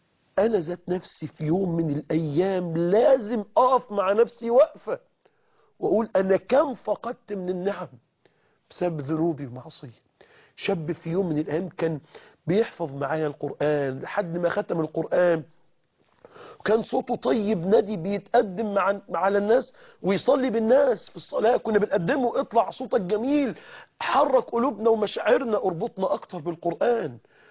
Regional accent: Mansoura, Dakahlia, Egypt; مغني كان عندنا في المنصورة مشهور جدا في الأفراح الشعبية

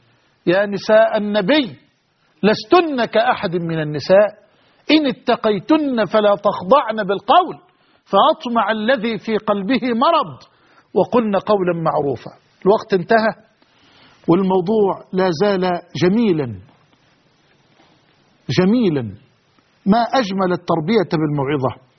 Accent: Egypt; وأسأل الله أن يحفظ بلدنا مصر

